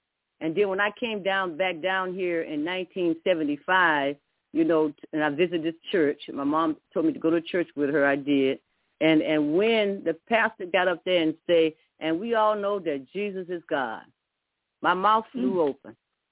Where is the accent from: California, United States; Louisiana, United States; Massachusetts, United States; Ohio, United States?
Louisiana, United States; Because I live in Louisiana. I basically live in Louisiana all my life. I grew up in Louisiana as a child.